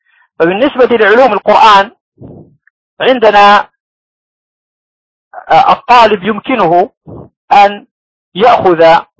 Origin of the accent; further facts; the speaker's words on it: Morocco; لأحد الشيوخ عندنا في المغرب